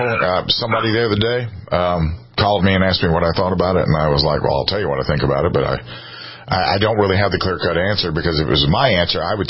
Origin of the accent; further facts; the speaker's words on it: Columbia, United States; I grew up in Columbia, and most of the people that I grew up with have moved away from Columbia to the other side